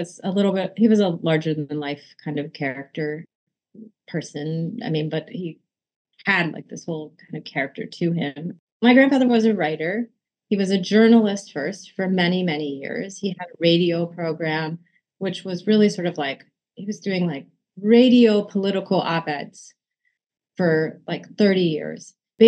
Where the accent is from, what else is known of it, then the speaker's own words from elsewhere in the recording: United States; I grew up in the United States, even as much time as I spent there.